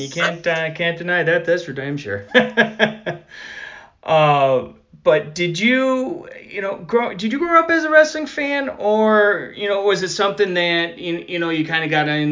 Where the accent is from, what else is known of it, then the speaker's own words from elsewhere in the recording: Buffalo, New York, United States; It was ECW when I, growing up outside of Buffalo, I actually, my parents wouldn't let me watch ECW